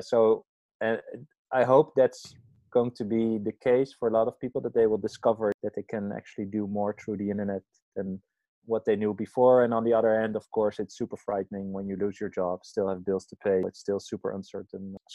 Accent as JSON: {"language": "English", "town": "Amsterdam", "region": "North Holland", "country": "Netherlands", "said": "I'm from Amsterdam, the Netherlands."}